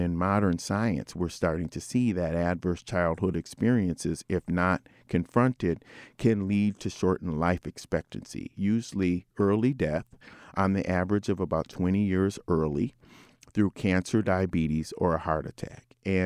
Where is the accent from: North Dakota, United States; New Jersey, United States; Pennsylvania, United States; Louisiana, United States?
North Dakota, United States; Minot; born there; You know, I was born on the Minot, North Dakota Air Force Base.